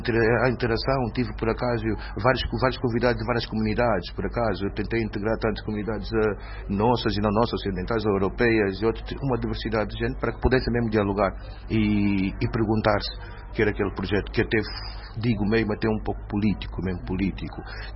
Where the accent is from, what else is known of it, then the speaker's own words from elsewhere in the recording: Angola; eu sou angolano